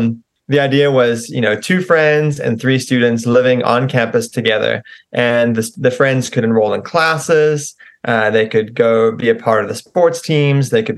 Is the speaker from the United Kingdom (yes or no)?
no; South Africa; now in United States; I'm originally actually also from South Africa. My accent has changed a little bit over the years, but when I was studying in Nashville